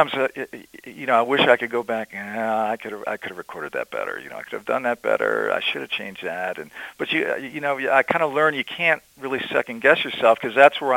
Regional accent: Wisconsin, United States; It's funny because I was kind of born and raised in Wisconsin

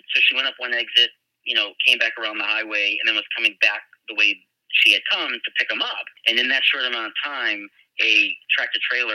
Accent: Salem, Massachusetts, United States; I'm born and raised in Salem, Massachusetts, and I got hired by my first police department, which was 2002.

